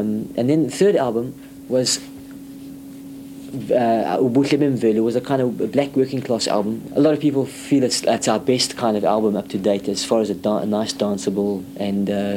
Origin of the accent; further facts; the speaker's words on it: England, United Kingdom; now in South Africa; I'm English, so I decided that, you know, there's also quite a very prominent English culture in this country, and I'm very interested as a white African